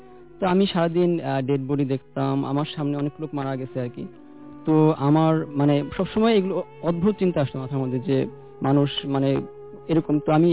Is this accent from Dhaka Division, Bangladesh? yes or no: yes; Uttara, Dhaka Division, Bangladesh; Student of ব্র্যাকের university, and I am from Uttara.